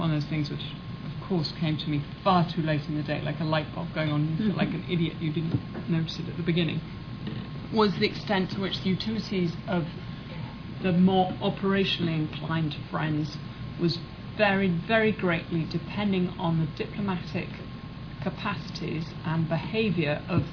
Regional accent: United Kingdom; In being a Brit, I hardly spent any time at all at university.

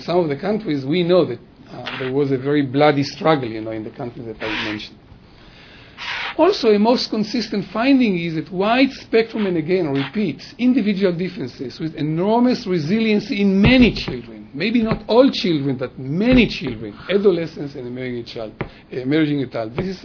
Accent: Haifa, Haifa District, Israel; because I'm from Haifa, just to show you, you know, what it means to live in such a context, you know, I live in Haifa

